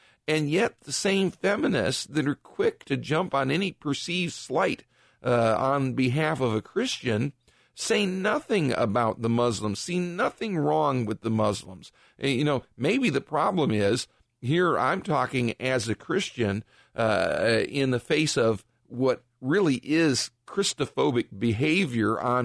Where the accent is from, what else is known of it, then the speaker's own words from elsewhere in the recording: Richfield, United States; They built a Hindu temple in my hometown of Richfield